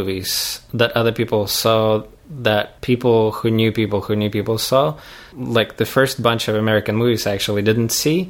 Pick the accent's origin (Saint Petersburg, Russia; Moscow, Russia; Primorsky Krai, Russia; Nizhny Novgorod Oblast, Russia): Primorsky Krai, Russia; Vladivostok; So I grew up in Vladivostok